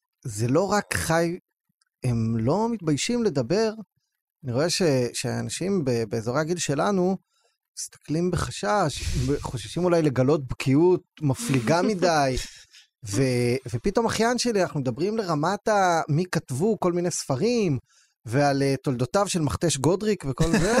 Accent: West Bank, Palestine; אני הייתי ילד באופרה, ציונות דתית, יהודה ושומרון

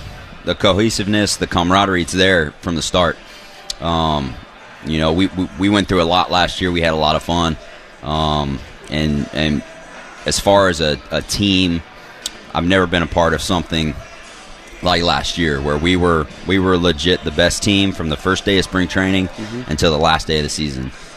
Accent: Texas, United States; I grew up in Texas, so got a lot of Dallas Cowboy fans

